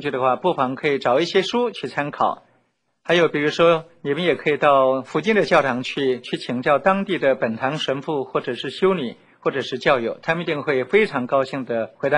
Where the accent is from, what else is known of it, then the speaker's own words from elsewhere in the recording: China; 我想这个就是我们中国人的一种习性了